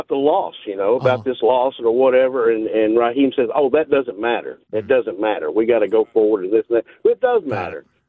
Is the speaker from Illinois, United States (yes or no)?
no; Atlanta, Georgia, United States; I've been in Atlanta. I was born in Atlanta. I've been here for 54 years